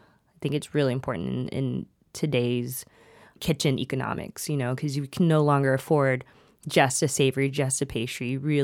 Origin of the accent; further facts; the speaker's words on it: Florida, United States; I grew up in Florida. Uh-huh. My parents are originally from Thailand, first generation.